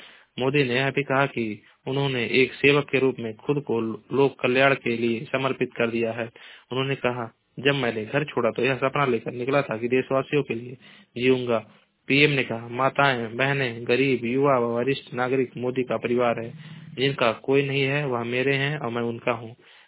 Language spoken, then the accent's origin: Hindi; Maharajganj, Uttar Pradesh, India; मैं जिला महाराजगंज का निवासी हूँ।